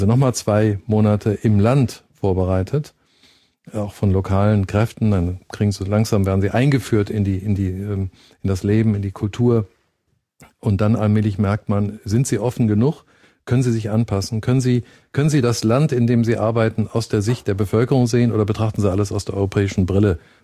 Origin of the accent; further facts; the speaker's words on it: Germany; also born or lived in Cape Town; Ich bin in Deutschland groß geworden, habe studiert hier